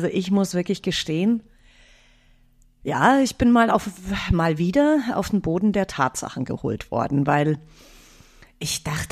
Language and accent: German; Munich, Bavaria, Germany; also ich komme ja aus München